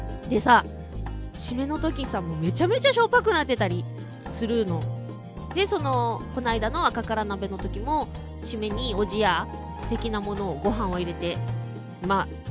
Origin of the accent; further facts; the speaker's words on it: Fukuoka, Japan; やっぱりね、博多っ子なのでもつ鍋好きです